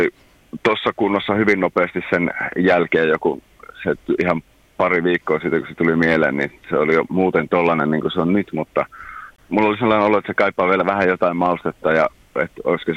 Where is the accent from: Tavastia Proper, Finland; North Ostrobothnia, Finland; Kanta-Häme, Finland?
North Ostrobothnia, Finland; Raahe; Mä oon Raahesta lähtöisin ja oon soitellut musaa lapsesta asti